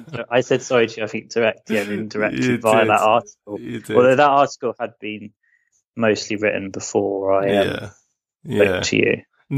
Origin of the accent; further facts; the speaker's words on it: Peterborough, East of England, United Kingdom; now in Somerset, United Kingdom; I grew up in Peterborough, so in the which is in the east, and not far from the East Anglian Fens. So in a sense, quite a similar landscape. Although over there, if it's not fenland, it's mostly agriculture, arable farming.